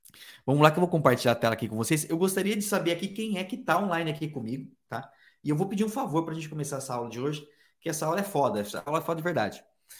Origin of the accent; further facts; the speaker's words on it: São Paulo, Brazil; eu sou do interior de São Paulo